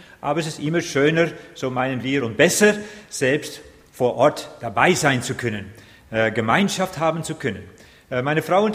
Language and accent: German; Netherlands; German is a second language; Ich bin Holländer.